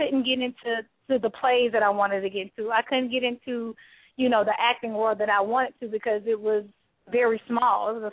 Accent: Atlanta, Georgia, United States; I'm, like I said, from the city. I'm born and raised in Atlanta.

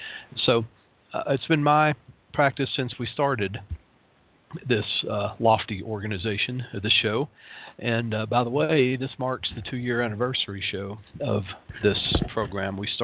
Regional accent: Knoxville, Tennessee, United States; And the smoke is covering most of East Tennessee and my hometown, Knoxville.

